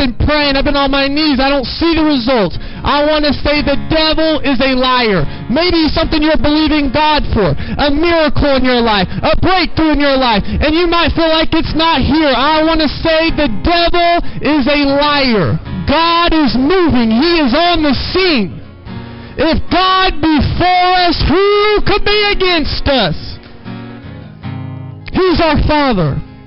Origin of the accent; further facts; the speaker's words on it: Branson, Missouri, United States; So I live in Southern California. I grew up in Branson, Missouri, traveled with my grandmother.